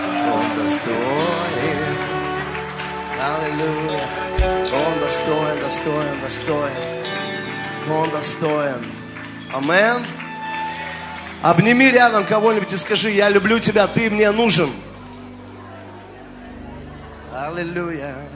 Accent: Estonia; я пастор из Эстонии

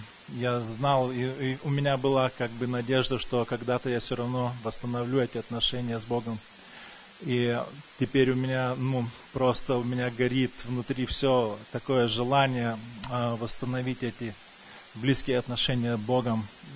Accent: Kaunas, Kaunas County, Lithuania; now in Sacramento, United States; я из Сакраменто, но сам из Литвы, из Каунаса.

